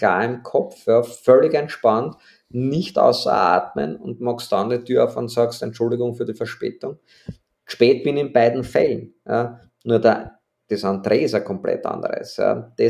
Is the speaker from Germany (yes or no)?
no; Austria; als Österreicher